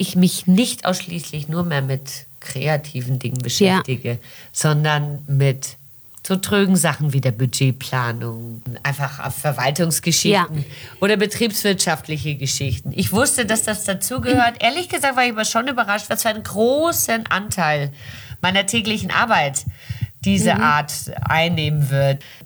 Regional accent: Brazil; moved away; Aber wie gesagt, ich bin in Brasilien geboren und aufgewachsen.

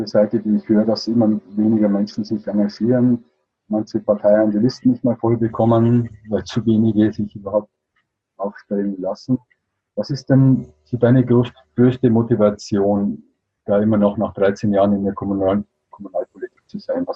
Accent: Regensburg, Bavaria, Germany; also hier in Bayern, ich komme aus Regensburg

